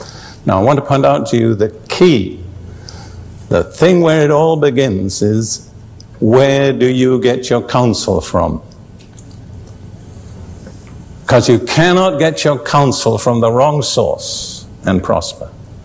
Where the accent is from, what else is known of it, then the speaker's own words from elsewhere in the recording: United Kingdom; I'm, of course, I'm British, and British prone to be critical.